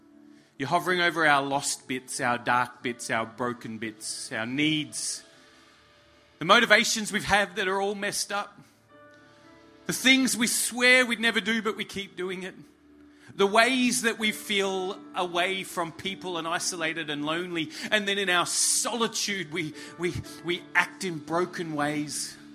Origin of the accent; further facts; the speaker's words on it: Alice Springs, Northern Territory, Australia; I come from Alice Springs. There's a lot of stuff in our dirt, let me tell you.